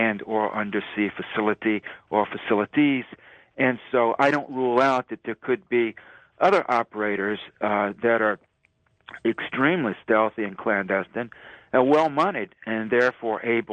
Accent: United States; not just in the United States, but since we're American and it's not easy to find out what's happening

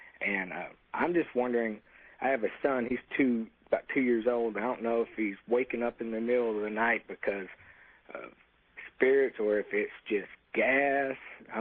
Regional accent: Somerset, Kentucky, United States; I'm from Somerset, Kentucky. Recently been in this apartment building for about 1 month

